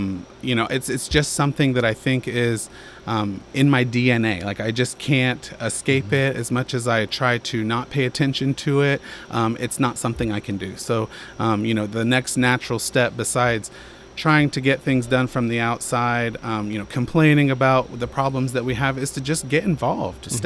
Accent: Bartlesville, Oklahoma, United States; also born or lived in Dewey; My family moved here in the mid-80s. I grew up in Dewey first, and then we moved to Oak Park. I lived over by Jane Phillips, lived over by the hospital. So I've been everywhere in Bartlesville

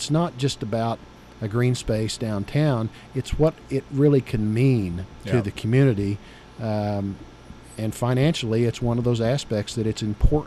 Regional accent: Enid, Oklahoma, United States; now in Bartlesville, United States; I'm from Enid, so but Bartlesville had a reputation statewide as a special community

